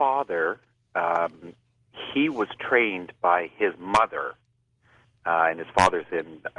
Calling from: Oakville, Ontario, Canada; I'm calling from Oakville, Ontario, Canada.

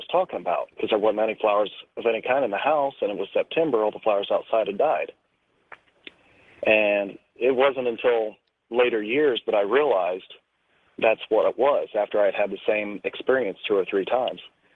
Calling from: Indianapolis, Indiana, United States; I'm calling from Indianapolis.

